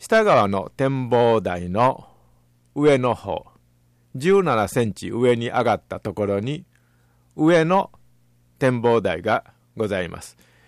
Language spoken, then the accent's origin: Japanese; Osaka, Japan; 例えば地元の大阪城、通天閣などのミニチュアを買ってきますと